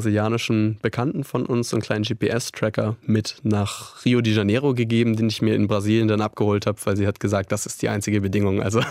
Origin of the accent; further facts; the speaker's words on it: Northern Germany, Germany; ich komme aus Norddeutschland und kenne nur meine kleine norddeutsche Ecke, vielleicht noch Dänemark, wo wir dann immer in den Urlaub gefahren sind.